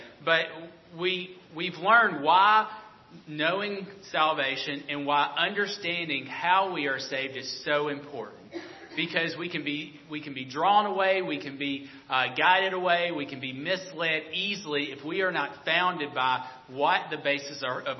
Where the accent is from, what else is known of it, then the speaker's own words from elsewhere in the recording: Alabama, United States; Growing up in Alabama, football is king.